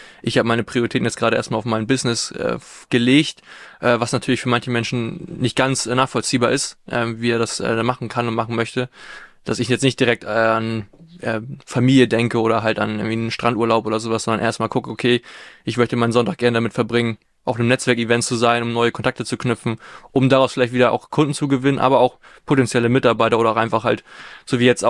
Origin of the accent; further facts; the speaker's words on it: Breiholz, Schleswig-Holstein, Germany; aus meiner Region, auch aus meinem Dorf quasi, wo ich dann groß geworden bin in Breiholz.